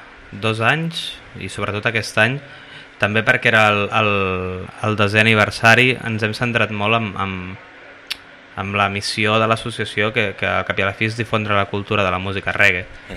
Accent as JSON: {"language": "Catalan", "town": "Vilanova i la Geltrú", "region": "Catalonia", "country": "Spain", "said": "sóc de Vilanova"}